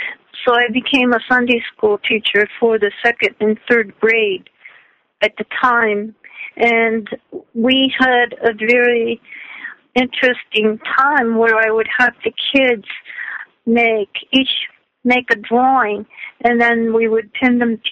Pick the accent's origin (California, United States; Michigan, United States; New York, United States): New York, United States; And when I grew up in New York State, we would go down shopping in downtown Rochester, New York